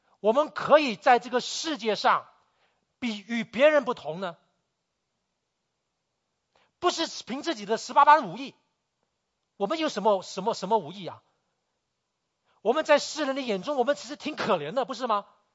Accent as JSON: {"language": "Chinese", "country": "Malaysia", "tie": "born or raised there", "said": "我来自马来西亚，马来西亚当然是一个多元种族的国家。我从小成长的里面，我不单只是跟华人在一起，我的班上里面全班如果40个学生，我可能华人大概只有十个十五个之间，那其他可能有马来人。"}